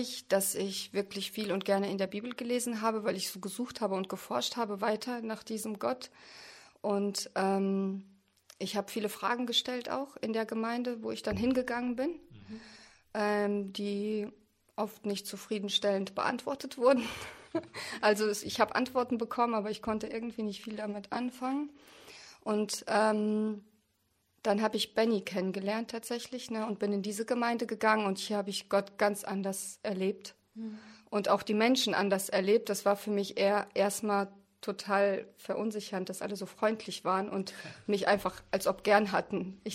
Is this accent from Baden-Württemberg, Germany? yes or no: no; Kierspe, North Rhine-Westphalia, Germany; komme aus Kirsbe ursprünglich